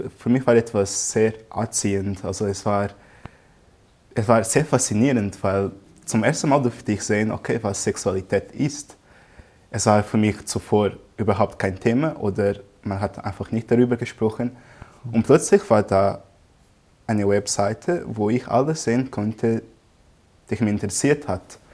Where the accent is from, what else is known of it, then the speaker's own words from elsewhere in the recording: Angola; Und ich komme aus Angola und eigentlich war es so, dass meine Kindheit sehr schön war.